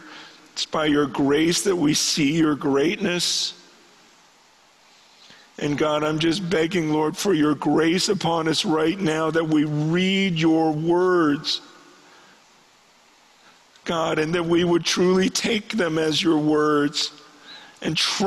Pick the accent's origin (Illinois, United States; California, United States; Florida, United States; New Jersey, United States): California, United States; San Francisco; born there; I was born in San Francisco. My mother died while she was giving birth to me.